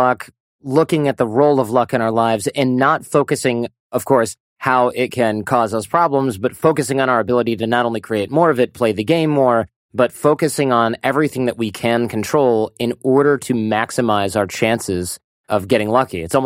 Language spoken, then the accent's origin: English; United States; born there; I'm so lucky I was born in the United States, for example.